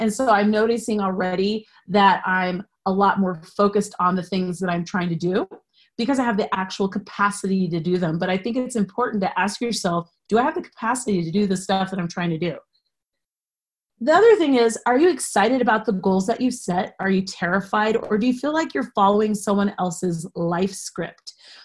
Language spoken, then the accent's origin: English; United States; I am not Brazilian. I'm American.